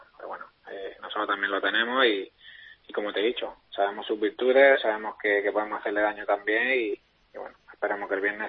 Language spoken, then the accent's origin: Spanish; Berja, Andalusia, Spain; Estamos hablando de Berja. Estuve en categoría infantil y en cadete me fui a un pueblo que hay cerca también, que es Ejido